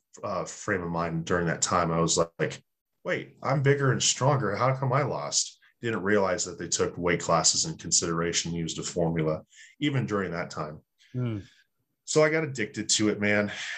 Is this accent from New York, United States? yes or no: no; Fort Stewart, Georgia, United States; born there; where I was born in Georgia, Fort Stewart. Okay. And my dad's family lived there. So I lived there for a time